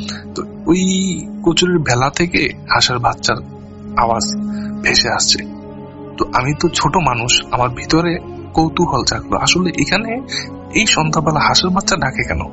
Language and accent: Bangla; Abdullapur, Dhaka Division, Bangladesh; আমার বাড়ি মুন্সিগঞ্জ জেলার টঙ্গিবাড়ি উপজেলার আবদুল্লাপুর গ্রামে।